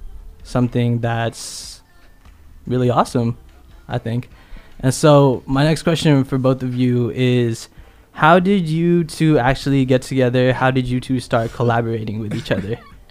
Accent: Sacramento, California, United States; I'm from Sacramento, so I don't get too much of that Bay Area culture unless I'm out here.

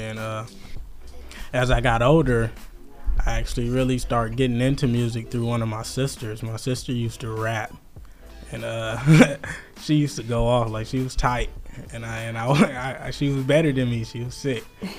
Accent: Vallejo, California, United States; also born or lived in Oakland; And, I was born in Oakland. Spent a little time there while I was younger, and I was actually raised in Vallejo.

